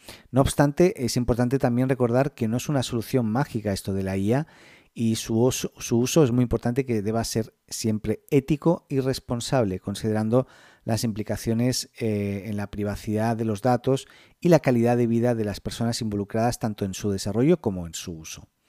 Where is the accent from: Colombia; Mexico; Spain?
Spain; moved away as an adult; now in Chile; soy español, radicado en Chile desde el 2005.